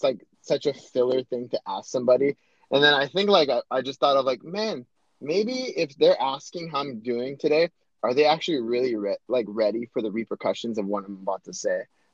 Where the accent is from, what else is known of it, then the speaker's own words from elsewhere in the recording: Hawaii, United States; I am born and raised in Hawaii, Oahu. Moved a little bit in my teenage years to Kauai